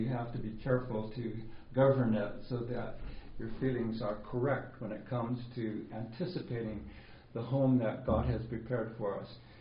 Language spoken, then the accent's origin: English; Tacoma, Washington, United States; to see bad things happen to your community, like growing up in Tacoma.